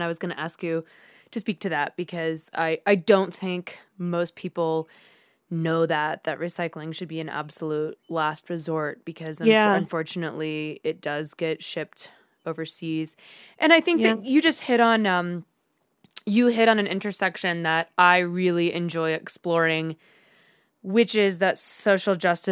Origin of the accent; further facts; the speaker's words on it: Wichita, Kansas, United States; especially since I'm from Wichita, Kansas, which is home of the Koch brothers, Koch Industries